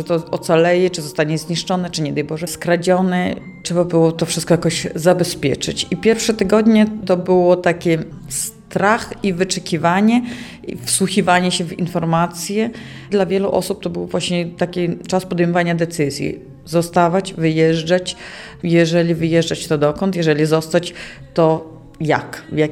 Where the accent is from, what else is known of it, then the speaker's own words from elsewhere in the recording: Lviv, Lviv Oblast, Ukraine; Od urodzenia mieszkam w Lwowie. Z dziada, pradziada nasze rodziny tutaj zamieszkiwały w Lwowie i w Mościskach. Tata, rodzina właśnie wywodzi się z Mościsk.